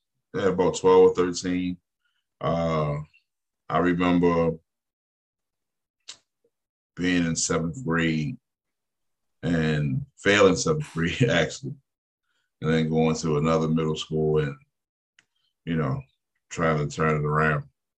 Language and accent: English; Baltimore, Maryland, United States; So I was born in Liberty Heights, Gwin Oak area. That's like my backyard was Lincoln Park and Gwin's Falls Trails.